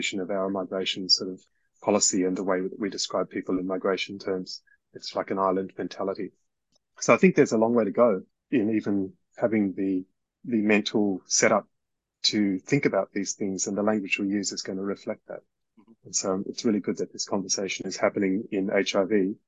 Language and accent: English; Australia; born there; also born or lived in West Africa; I'm an Australian-born person with English as my first language, you know, educated largely in Australia. But, you know, I've got an African heritage and have lived overseas and in West Africa for part of my childhood.